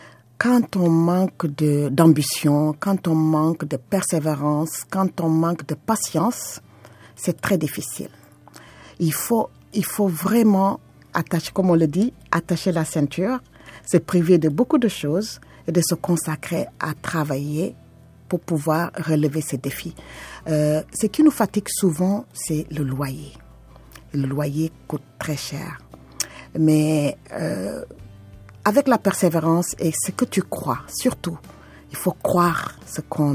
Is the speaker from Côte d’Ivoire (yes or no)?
no; Senegal; moved away; Je viens du Sénégal et je suis arrivée ici avec mes enfants. Je suis une mère monoparentale de 7 enfants.